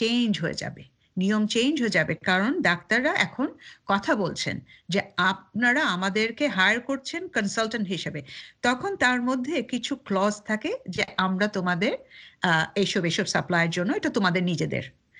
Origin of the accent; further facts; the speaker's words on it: Bangladesh; now in United States; আমি নিজে একজন বাংলাদেশি লাইসেন্স ফিজিশিয়ান হিসেবেই বলছি